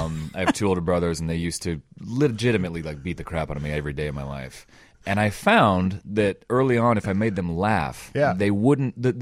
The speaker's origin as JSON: {"language": "English", "town": "Littleton", "region": "Colorado", "country": "United States", "tie": "born or raised there", "also_born_or_lived": "Fort Collins", "said": "I was born in Fort Collins. I was raised in Littleton, though."}